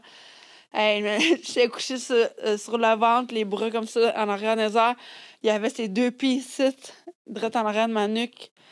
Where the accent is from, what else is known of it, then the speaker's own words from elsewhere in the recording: Canada; j'ai fini par donner mon passeport pour comprendre que je venais du Canada.